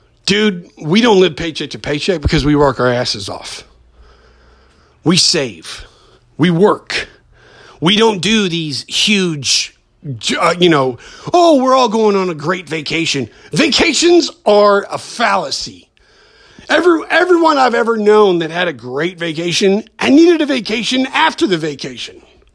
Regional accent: United States; Well, I'm an American and I have roots in I'm like Icelandic.

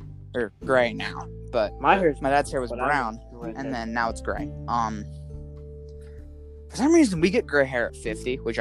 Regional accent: Scotland, United Kingdom; born there; I'm Scottish only because I was born in Scotland.

